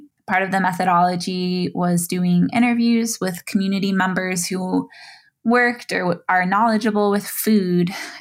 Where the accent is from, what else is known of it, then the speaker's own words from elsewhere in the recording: Red Lake, Minnesota, United States; I come from the Red Lake Ojibwe community, though I was raised away from Red Lake